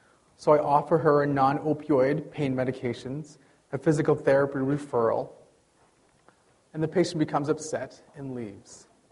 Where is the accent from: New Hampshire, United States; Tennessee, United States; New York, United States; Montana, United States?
New Hampshire, United States; I grew up in New Hampshire, came here to Utah for schooling, went to the University of Utah for medical school.